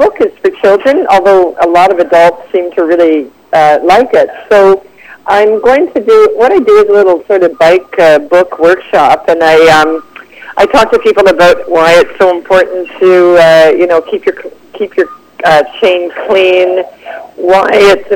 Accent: Ontario, Canada; I'm from Ontario, but I always come out here to ride in March

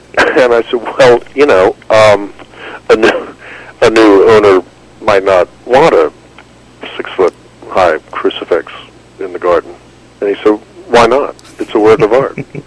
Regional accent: Ireland; but I'm Irish, and we Irish sort of have a thing about the body

